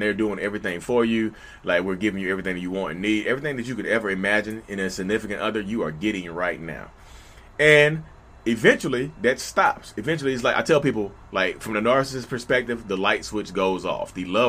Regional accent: North Carolina, United States; accent: Southern; I know my accent is Southern, North Carolina slang, y'all.

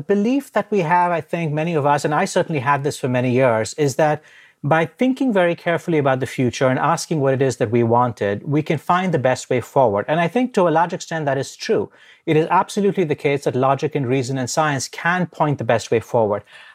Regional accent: India; I grew up in India.

